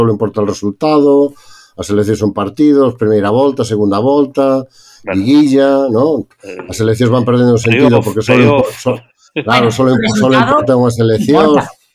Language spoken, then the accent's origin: Galician; Galicia, Spain; son da Mariña